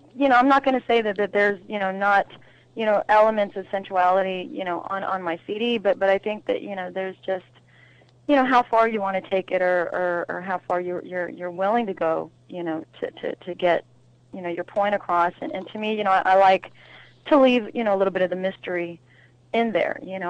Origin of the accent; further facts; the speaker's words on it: Albuquerque, New Mexico, United States; because I'm from Albuquerque, New Mexico, and you know, I'm Spanish-Mexican, and, you know, I grew up listening to a lot of Latin-flavored music